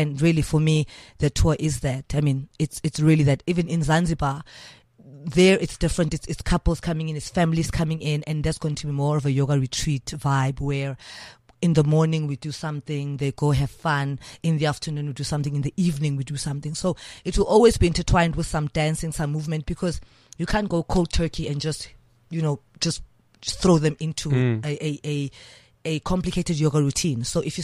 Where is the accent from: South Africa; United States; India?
South Africa; Johannesburg, Gauteng; Orlando West. You mean in my younger days, Orlando West.